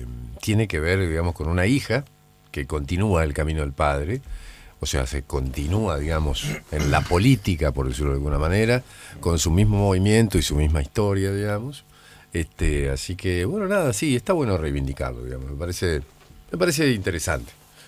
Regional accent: Paraná, Entre Ríos, Argentina; acá en Paraná, somos todos de Paraná

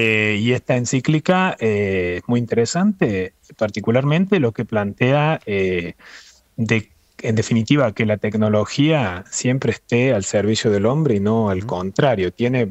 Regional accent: Argentina; algo que lo digo yo como argentino, lamentablemente en Argentina tenemos una idea muy equivocada.

